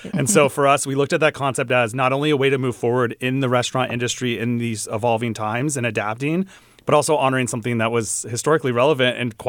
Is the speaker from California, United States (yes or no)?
yes; San Diego, California, United States; Yeah, I grew up in San Diego, where one of the most famous versions of this exists, called the Turf Club.